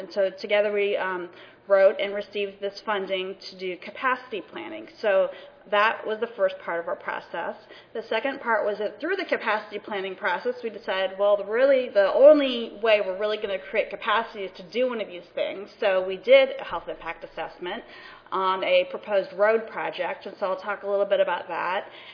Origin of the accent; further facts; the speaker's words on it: South Carolina, United States; I come from South Carolina, you can tell.